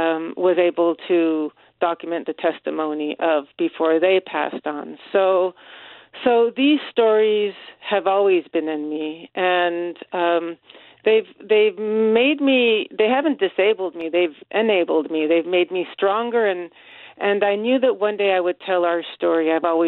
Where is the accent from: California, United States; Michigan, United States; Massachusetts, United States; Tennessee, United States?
California, United States; Los Angeles; I remember growing up in Los Angeles, but we would go back every weekend to Fresno